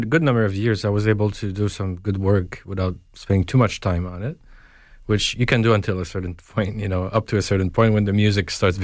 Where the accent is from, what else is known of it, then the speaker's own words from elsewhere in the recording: Joliet, Illinois, United States; Growing up in Joliet was great.